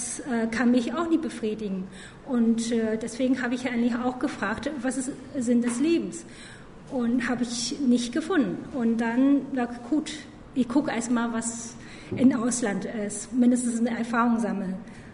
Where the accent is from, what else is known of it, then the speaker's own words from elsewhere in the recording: China; moved away as an adult; now in Germany; Okay, also ich bin dann in China aufgewachsen und dann bin halt nach Deutschland zum Studium gekommen. Und ich habe dann ohne Gott groß geworden